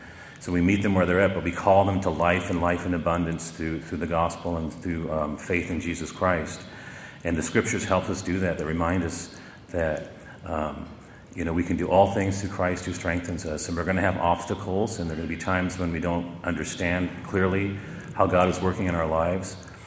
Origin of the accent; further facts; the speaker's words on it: Richland, Washington, United States; I used to think Seattle was a big city because I'm from Richland, you know, eastern Washington.